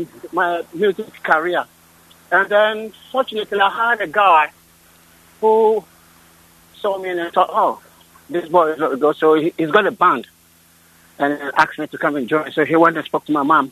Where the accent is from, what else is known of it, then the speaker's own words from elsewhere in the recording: Ghana; Every 3 months, we go to the UK and the States, Canada, a couple of Western countries.